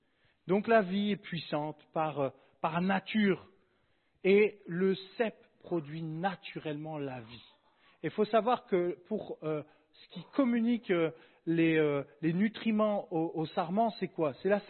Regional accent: France; Je suis un bon français.

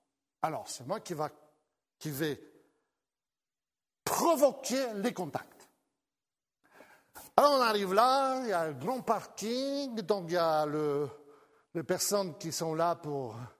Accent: France; On est un couple, hein, on est chrétien, on vient de France.

